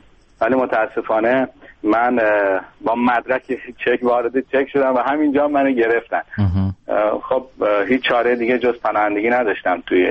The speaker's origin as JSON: {"language": "Persian", "country": "Iran", "moved": "as an adult", "said": "من بدون برنامه از ایران اومدم"}